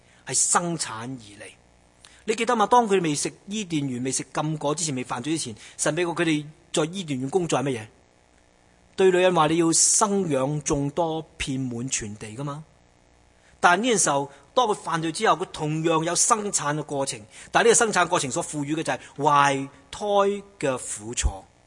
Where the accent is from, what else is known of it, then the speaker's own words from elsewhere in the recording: China; 咁我中国人就话唔好啦